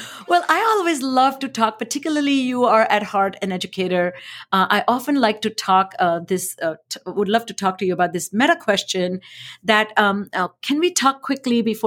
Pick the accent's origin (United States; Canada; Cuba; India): India; English is a second language; I grew up in India, and I've shared this many times, but I speak many languages